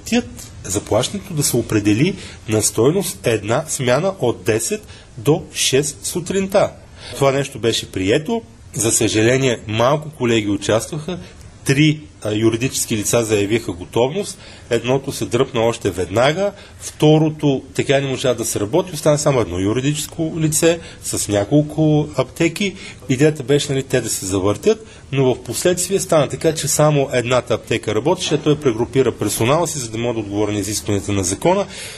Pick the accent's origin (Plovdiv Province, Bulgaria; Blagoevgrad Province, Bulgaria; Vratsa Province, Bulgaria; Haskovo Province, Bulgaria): Blagoevgrad Province, Bulgaria; Petrich; now in Sofia, Bulgaria; Аз съм от Петрич. Аз живея в София в момента.